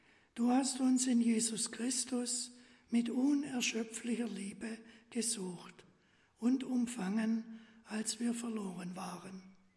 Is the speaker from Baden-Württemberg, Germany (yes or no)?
yes; Oberiflingen, Baden-Württemberg, Germany; Ich stamme aus Oberriflinge.